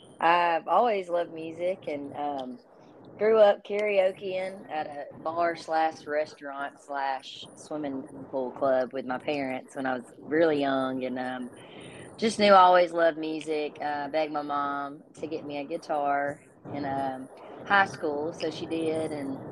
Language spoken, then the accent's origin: English; Phenix City, Alabama, United States; I'm from Phoenix City, Alabama, so I played in coffee shops around Phoenix City, Columbus, Georgia, and eventually when I turned 21, I started playing in bars around that area as well